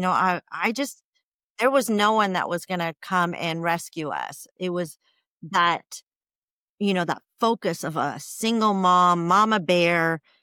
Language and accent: English; Calabasas, California, United States; It happened in the Valley. I'm from Calabasas, California. So it was in the Valley.